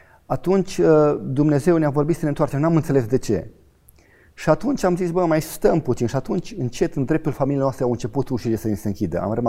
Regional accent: Arad, Arad County, Romania; le-am spus că sunt din Arad

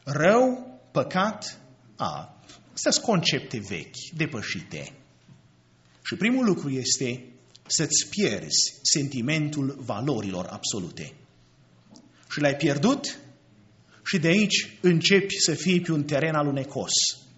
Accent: Romania; Am crescut în România și n-au spus comuniștii, n-au spus nu te mai duce la biserică.

